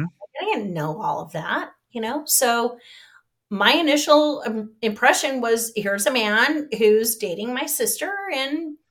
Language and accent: English; Monarch Bay, California, United States; so we grew up in Monarch Bay. It was just a very tight community.